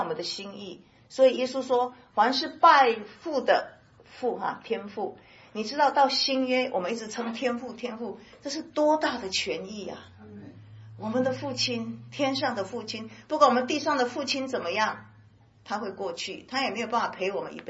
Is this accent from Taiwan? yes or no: no; China; 我们都中国人都很了解哈，